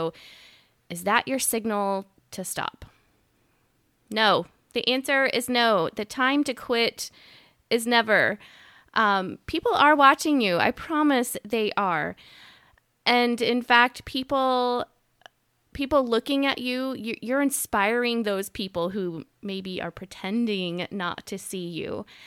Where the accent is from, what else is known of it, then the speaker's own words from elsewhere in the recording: Florida, United States; me growing up in Florida near the beach, a large body of water to me is like ocean, beach, you know?